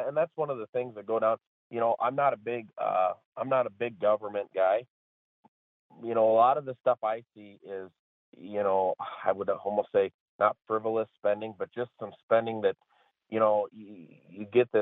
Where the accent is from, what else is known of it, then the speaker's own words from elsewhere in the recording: South Dakota, United States; we're from South Dakota, we know what's best for South Dakota, we're going to do it here kind of attitude